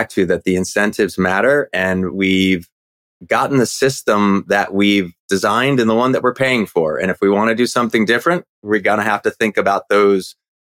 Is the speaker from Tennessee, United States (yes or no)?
no; New Jersey, United States; Yeah, so I grew up born and raised in the Garden State, New Jersey, but I lived in a relatively small town about an hour outside of New York City.